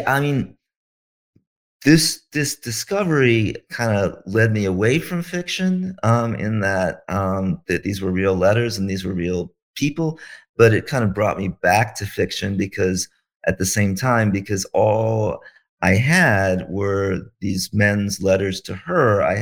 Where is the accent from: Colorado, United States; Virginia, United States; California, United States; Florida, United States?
Virginia, United States; Charlottesville; moved away as an adult; now in Brooklyn, United States; Well, I grew up in Charlottesville in Central Virginia, but I moved to New York when I was pretty young, early 20s, and I've lived in Brooklyn pretty much ever since.